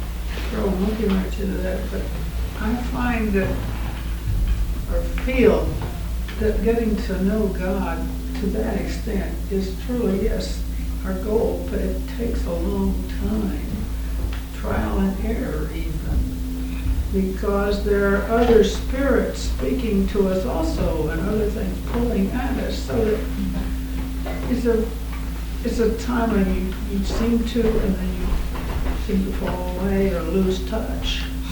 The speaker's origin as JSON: {"language": "English", "country": "Germany", "tie": "born there", "second_language": "English", "moved": "yes", "said": "I was born in Germany, and through Hitler and through Jewish background, that was not allowed."}